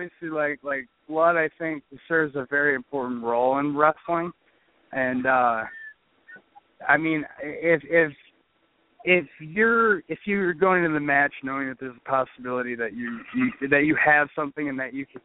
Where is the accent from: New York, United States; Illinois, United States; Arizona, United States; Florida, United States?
New York, United States; because I'm from New York, so I'm a big Giants fan.